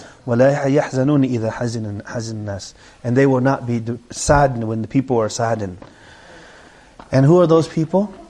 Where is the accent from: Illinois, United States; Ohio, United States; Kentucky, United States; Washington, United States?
Washington, United States; Seattle; also born or lived in Vietnam; You know, I grew up in Seattle.